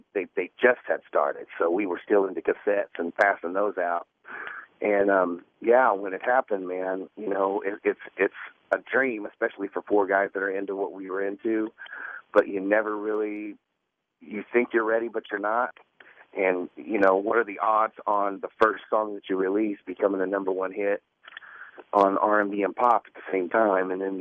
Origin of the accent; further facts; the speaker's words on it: Oklahoma City, Oklahoma, United States; here we're all from Oklahoma City. And so we're living on the East Coast with this huge hit